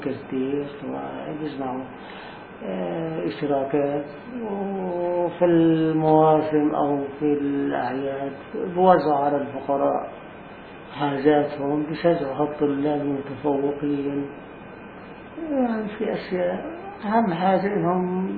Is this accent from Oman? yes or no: no; Palestine; هلا كفلسطيني او جاليه فلسطينيه بدنا نتعايش نفرض نفسنا فرض في البلاد العربيه.